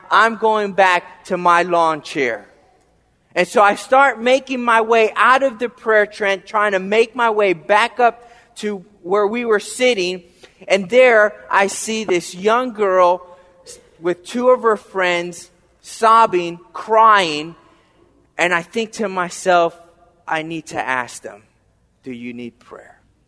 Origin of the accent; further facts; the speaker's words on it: Frederick, Maryland, United States; I said, I'm from Frederick, Maryland. I'm the pastor at the Frederick Seventh-day Adventist Church.